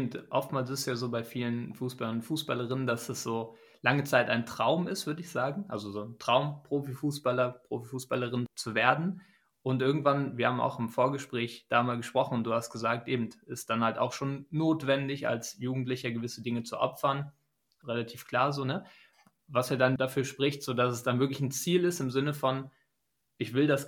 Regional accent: Germany; vielleicht anders als für die deutschen Zuhörer, bei uns in Deutschland.

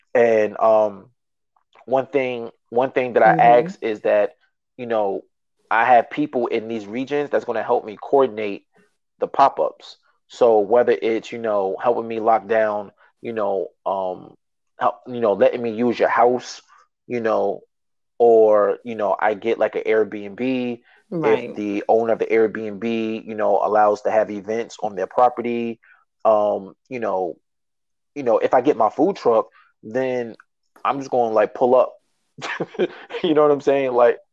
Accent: Long Island, New York, United States; now in Baltimore, United States; Because I'm originally from Long Island. So I'm from Long Island. I gotta go back home. Part of New York

